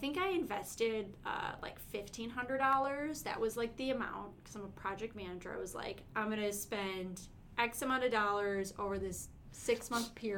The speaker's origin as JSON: {"language": "English", "town": "Chicago", "region": "Illinois", "country": "United States", "said": "I'm actually from Chicago originally. Come from a big Sicilian family."}